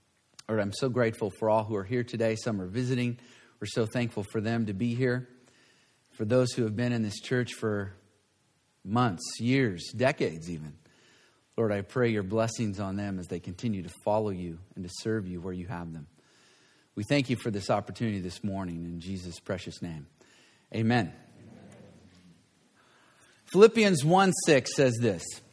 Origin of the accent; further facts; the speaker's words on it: Campbell, California, United States; I was born and raised right here in the Campbell area. So in many ways, this is coming home. I went to Blackford High School. My family moved here in 1960 from Arkansas.